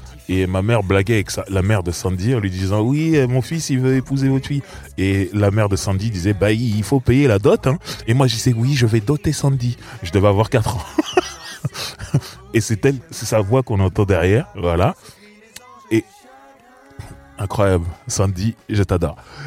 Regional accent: Sarcelles, Île-de-France, France; Parce qu'on est de la même ville. C'est pas vrai. Eh oui. On est de Sarcelles.

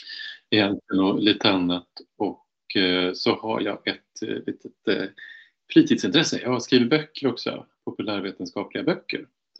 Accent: Sundsvall, Västernorrland County, Sweden; also born or lived in Borås; Jag är uppvuxen utanför Sundsvall och i Borås. Det kan man säga är därifrån jag kommer.

